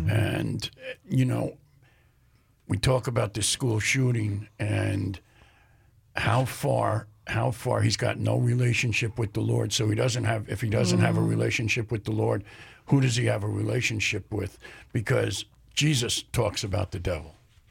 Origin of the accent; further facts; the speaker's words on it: New York, United States; And I understand being from New York.